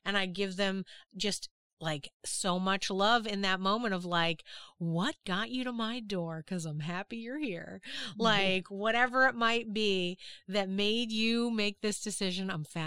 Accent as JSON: {"language": "English", "town": "Boston", "region": "Massachusetts", "country": "United States", "tie": "born or raised there", "said": "When I was a kid, I grew up in Boston, which is, it's not publicized, but it's a very racist place."}